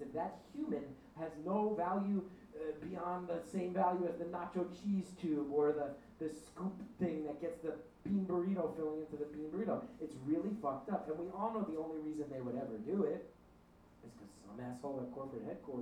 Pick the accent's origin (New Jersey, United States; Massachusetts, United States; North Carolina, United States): New Jersey, United States; This is the one I used to go to growing up. It's my hometown, like the closest one to my old high school.